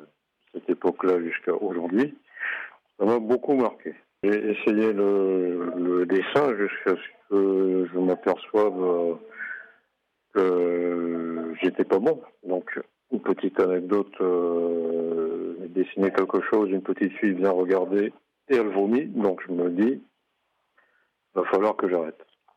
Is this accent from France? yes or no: no; Cameroon; Quand j'étais petit au Cameroun, et que j'arrivais à bien travailler à l'école